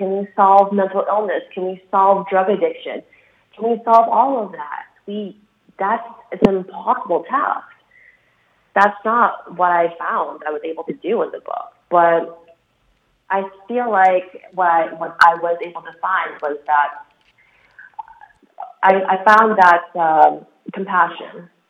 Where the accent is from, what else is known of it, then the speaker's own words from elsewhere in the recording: East Coast, United States; moved away as an adult; I grew up on the East Coast, and so I came out here, and I totally bought into the whole concept of homeless by choice.